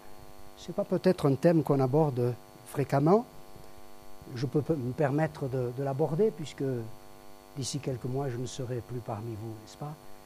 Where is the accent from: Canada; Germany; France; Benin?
France; Toulouse, Occitanie; quand j'étais gamin, tout jeune à Toulouse.